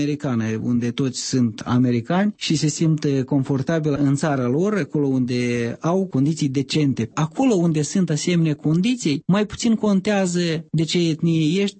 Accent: Moldova; Faptul că suntem moldoveni și punctum

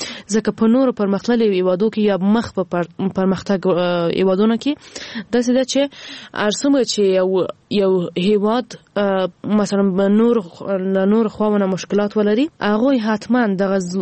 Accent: Ghazni, Afghanistan; زه هم د غزنی یم

